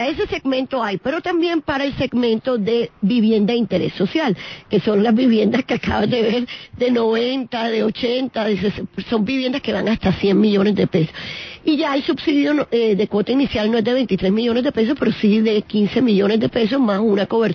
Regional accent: Atlántico, Colombia; Entra a mi tierra, entra al Atlántico.

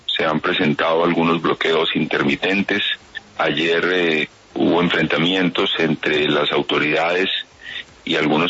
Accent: Colombia

